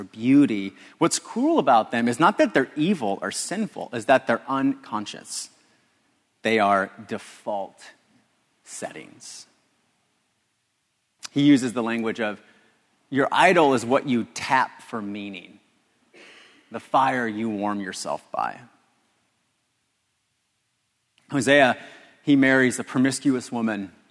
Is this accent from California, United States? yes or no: yes; Los Angeles, California, United States; I'm from Los Angeles. It'd be the equivalent of naming my son Bakersfield.